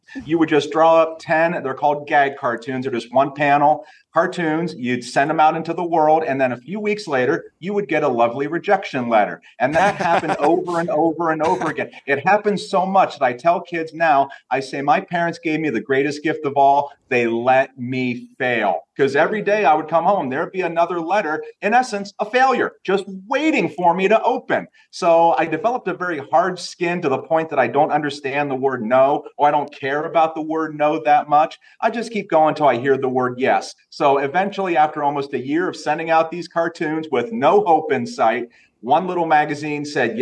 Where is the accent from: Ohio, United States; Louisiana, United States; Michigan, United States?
Ohio, United States; Carrollton; That's my hometown of Carrollton, Ohio.